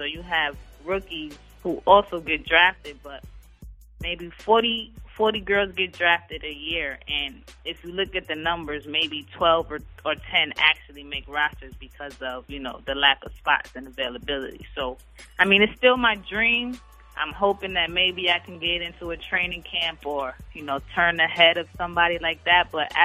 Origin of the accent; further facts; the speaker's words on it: Brooklyn, New York, United States; I'm from Brooklyn, so I'm kind of biased